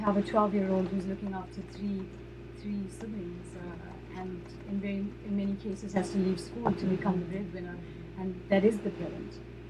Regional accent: South Africa; I'm from South Africa

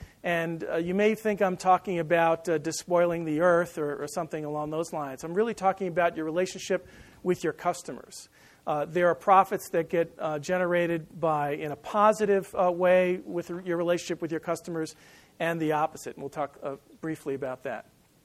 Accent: Westbury, New York, United States; I was born in New York City in 1954 to a German-American woman, an African-American father, and was put up for adoption in 1954 and was adopted a month after that as a month-old child and raised in a place called Westbury, New York.

